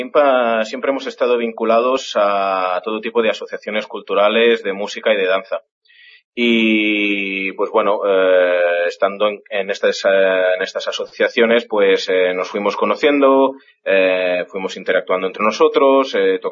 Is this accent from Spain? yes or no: yes; Barcelona, Catalonia, Spain; todos los miembros somos aquí de Barcelona. Y la respuesta es fácil, la mitad del grupo son hijos de inmigrantes gallegos llegados aquí a Cataluña, pues hará unos 30, 40 años.